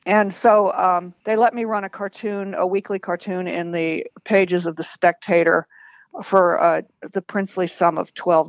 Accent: San Diego, California, United States; I'm from San Diego.

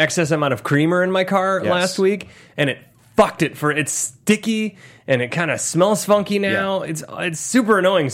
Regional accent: Ohio, United States; But I grew up in Ohio, and there were different parts of Ohio, like Castalia, where my cousins lived

